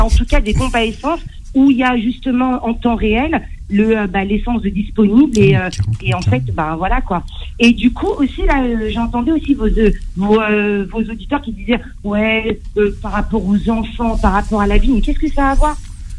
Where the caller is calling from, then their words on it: Pantin, Île-de-France, France; de Pantin.